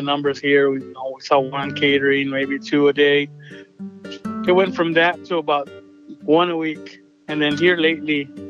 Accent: Pecos, Texas, United States; I'm from Pecos, Texas, I'm out here in oil field country.

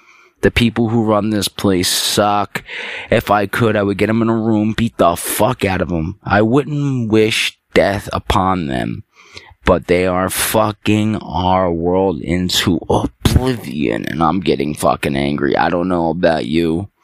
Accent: Philadelphia, Pennsylvania, United States; I'm from Philly, folks

